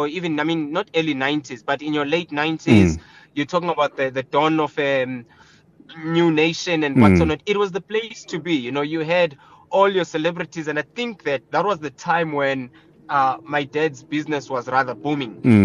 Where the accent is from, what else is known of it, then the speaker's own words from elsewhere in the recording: Johannesburg, Gauteng, South Africa; So I'm a Joburg boy. Born and raised in Jersey.